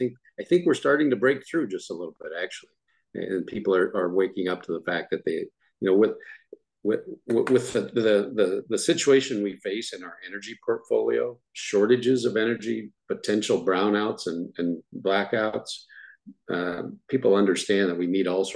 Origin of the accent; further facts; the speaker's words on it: Washington, United States; I'm a farmer myself from the Yakima Valley, born and raised in Central Washington.